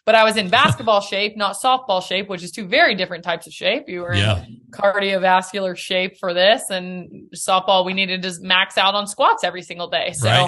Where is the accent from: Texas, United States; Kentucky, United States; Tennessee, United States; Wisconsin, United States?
Tennessee, United States; Nashville; Born and raised in Nashville. My parents still live in Nashville, so I get to visit pretty often.